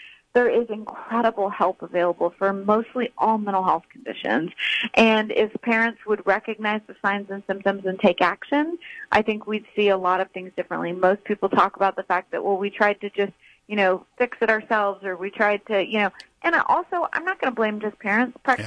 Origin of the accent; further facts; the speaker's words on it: Houston, Texas, United States; I grew up in Houston, went to a private school out in the Woodlands, very expensive college prep school